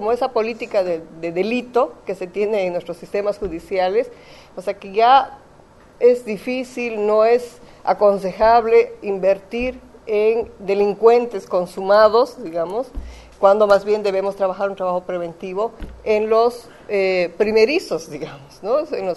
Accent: Bolivia; yo vengo de Bolivia, perdón, que debí comenzar ahí … vengo de Bolivia

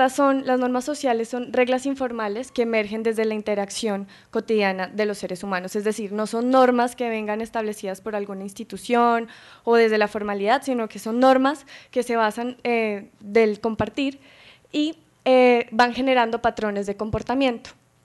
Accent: Colombia; now in Mexico; Yo soy colombiana, soy antropóloga

